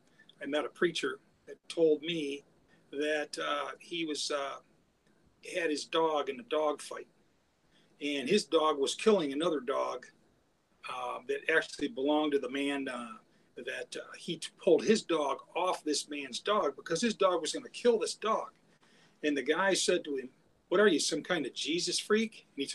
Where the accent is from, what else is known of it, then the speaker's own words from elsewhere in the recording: Grand Rapids, Michigan, United States; I'm an evangelist from Grand Rapids, Michigan area.